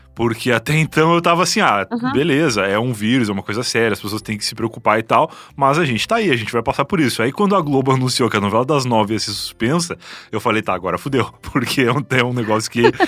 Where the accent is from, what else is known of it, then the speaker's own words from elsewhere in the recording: Rio Grande do Sul, Brazil; now in São Paulo, Brazil; Não, eu sou gaúcho, eu moro em São Paulo já há muito tempo